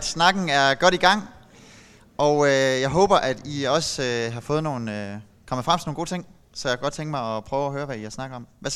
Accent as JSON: {"language": "Danish", "town": "Bording", "region": "Central Denmark Region", "country": "Denmark", "tie": "born or raised there", "lives_now": "Gjern, Denmark", "said": "jeg er opvokset i Bording og er faktisk kommet her i huset."}